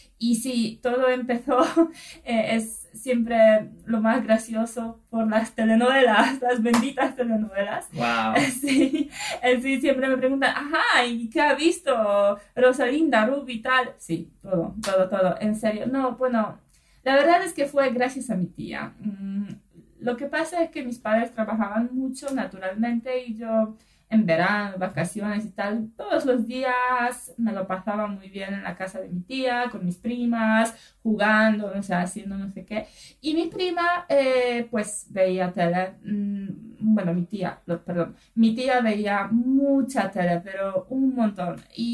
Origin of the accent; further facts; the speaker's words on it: eastern Poland, Poland; Spanish is a second language; yo, por supuesto, soy polaca de Polonia y soy del este, que tiene frontera con Bielorrusia.